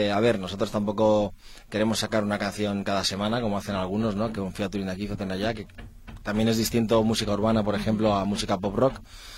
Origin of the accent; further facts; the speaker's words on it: Spain; aunque seamos de España, es como, yo creo que soy el peor español del mundo, me van a quitar el pasaporte.